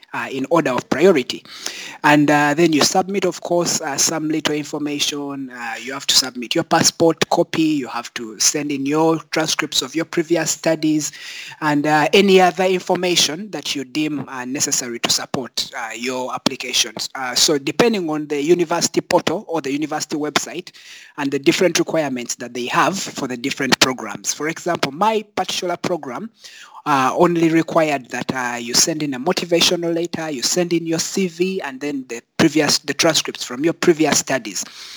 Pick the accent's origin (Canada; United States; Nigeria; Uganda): Uganda; English is a second language; So in my own country, because I am from Uganda